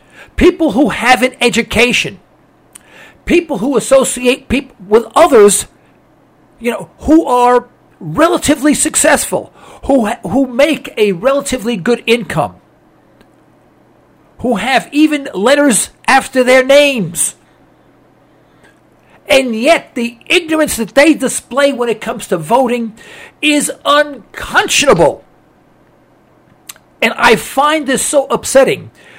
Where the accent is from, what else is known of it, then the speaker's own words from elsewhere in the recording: United States; I am absolutely ashamed to say that I am an American, you know, and I vote.